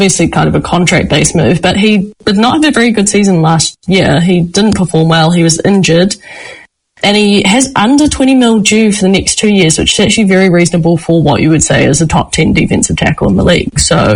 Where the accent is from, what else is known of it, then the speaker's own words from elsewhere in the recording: New Zealand; growing up in New Zealand